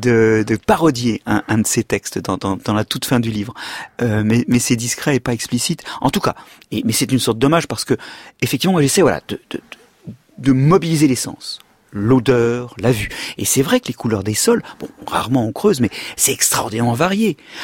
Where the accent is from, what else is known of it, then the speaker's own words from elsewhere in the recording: Brittany, France; Moi, quand j'étais petit en Bretagne, on me disait que le sol pelait.